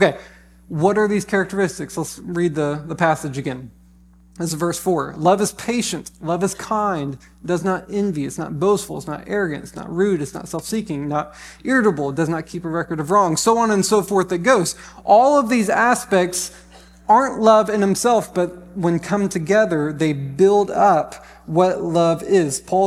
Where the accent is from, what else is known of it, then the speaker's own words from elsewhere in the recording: the South, United States; Like we're from the South.